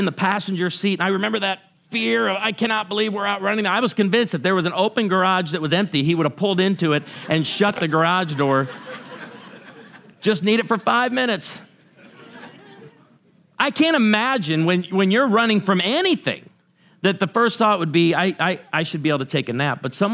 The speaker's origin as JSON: {"language": "English", "town": "Oswego", "region": "Illinois", "country": "United States", "tie": "born or raised there", "said": "I grew up in Oswego, Illinois, and our house was a few miles from a McDonald's, and there was a road called Douglas, and it ran parallel to this big neighborhood called Boulder Hill."}